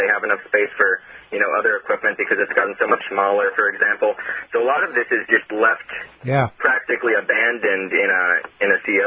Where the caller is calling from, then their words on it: Las Vegas, Nevada, United States; I'm calling from Las Vegas, Nevada.